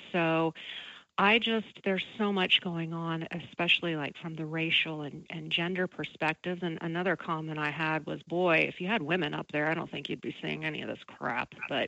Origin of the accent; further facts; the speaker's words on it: the South, United States; now in Los Angeles, United States; I'm here in LA, but I'm also from the South.